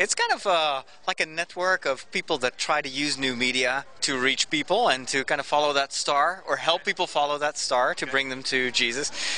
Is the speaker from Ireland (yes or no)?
no; Netherlands; English is a second language; And I'm from the Netherlands, actually. I'm not from over here.